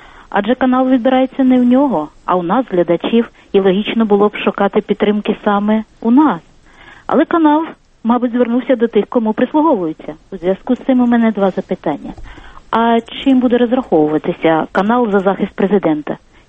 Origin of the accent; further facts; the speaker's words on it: Kyiv, Ukraine; я з Києва.